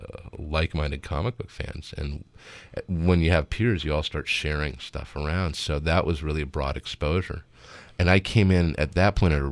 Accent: Monterey, California, United States; going into a shop in my hometown of Monterey at that point.

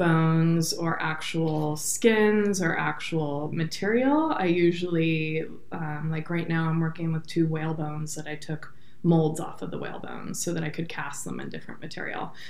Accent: Oregon, United States; also born or lived in Portland; Yeah, I grew up in Central Oregon and Portland. So I was born and raised in Oregon and lived in Central Oregon during a time of rapid development.

